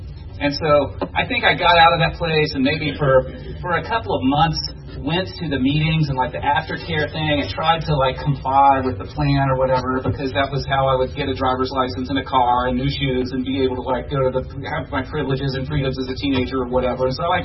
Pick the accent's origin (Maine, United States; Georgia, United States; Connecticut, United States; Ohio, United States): Georgia, United States; I grew up here in Georgia.